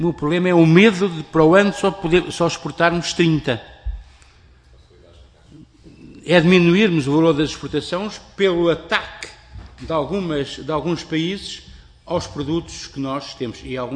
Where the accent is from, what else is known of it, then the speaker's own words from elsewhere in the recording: Coimbra, Centro, Portugal; eu sou de Coimbra, nascido, batizado, casado e com certeza morto.